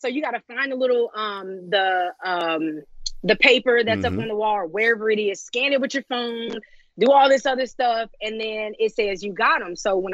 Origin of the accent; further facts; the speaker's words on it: Cincinnati, Ohio, United States; because I am from Cincinnati, Ohio, and you know, it's basically something that just represents me and my city.